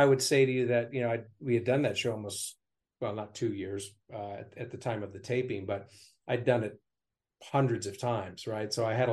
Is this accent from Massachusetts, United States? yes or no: no; Indiana, United States; I'm a guy from Indiana who evidently can sing fairly well.